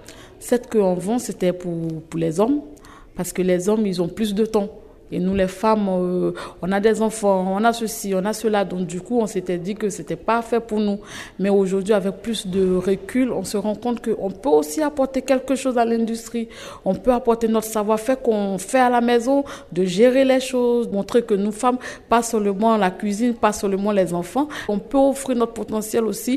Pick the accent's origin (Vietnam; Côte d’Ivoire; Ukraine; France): Côte d’Ivoire; je suis ivoirienne, je viens de la Côte d'Ivoire.